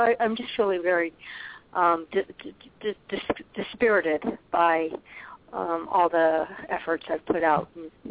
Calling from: Arizona, United States; calling from Arizona, and I thoroughly enjoyed the astro session there.

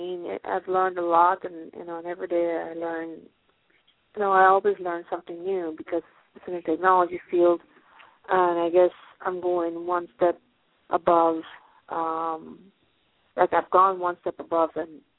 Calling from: Pennsylvania, United States; I'm calling from Pennsylvania.

